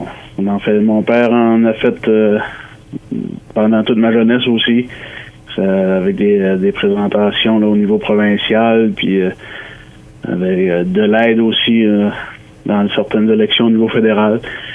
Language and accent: French; Saint-Quentin, New Brunswick, Canada; moi, je suis premièrement originaire de Saint-Quentin, originalement du quartier 2, ce qu'on appelle dans notre coin les rangs